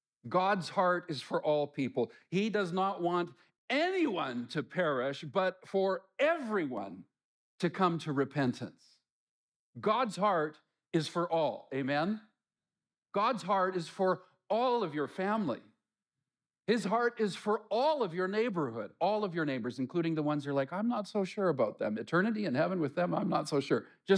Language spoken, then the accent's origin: English; British Columbia, Canada; We grew up in the Lower Mainland